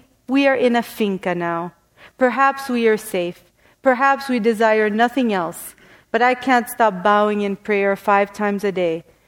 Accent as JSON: {"language": "English", "town": "Bethlehem", "region": "West Bank", "country": "Palestine", "said": "But I'm from Bethlehem. And they'd say, oh, Bethlehem, Pennsylvania. And I'd be not quite Palestine."}